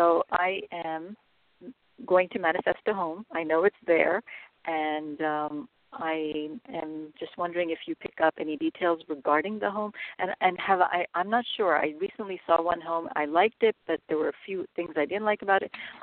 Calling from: California, United States; I'm calling from your neck of the woods, Angel. I'm in Northern California.

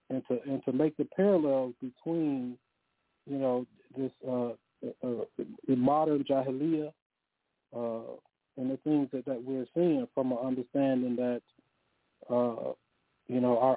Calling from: Bloomington, Indiana, United States; I am calling from Bloomington, Indiana, and I just have a comment.

